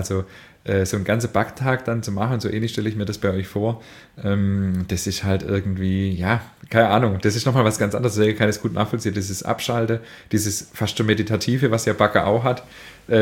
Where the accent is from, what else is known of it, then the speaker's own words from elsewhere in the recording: Baden-Württemberg, Germany; accent: Swabian; Also ich habe halt einen schwäbischen Dialekt und du auch.